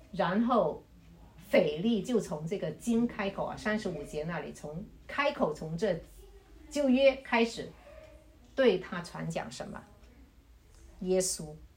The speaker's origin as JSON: {"language": "Chinese", "town": "Guangzhou", "region": "Guangdong", "country": "China", "moved": "yes", "lives_now": "Fresno, United States", "said": "我是95年来的。95年我来到这里，我是从广州来的，一来到佛山广州那么繁华的珠江三角洲，居然来到我们 Fresno 这个农村。"}